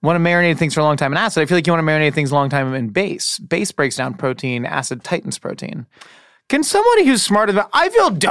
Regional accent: Lucknow, Uttar Pradesh, India; accent: Lucknowi; Much. It's my Lucknowi accent. Shout out to the Uttar Pradesh homies.

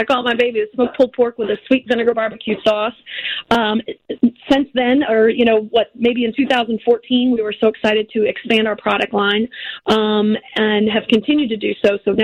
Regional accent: Virginia, United States; born or raised there; moved away as an adult; now in Chicago, United States

